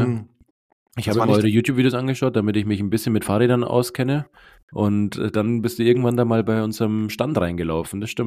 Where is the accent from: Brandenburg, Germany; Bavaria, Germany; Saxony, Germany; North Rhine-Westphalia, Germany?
Bavaria, Germany; Munich; born there; gebürtiger Münchner und bin kürzlich 30 Jahre alt geworden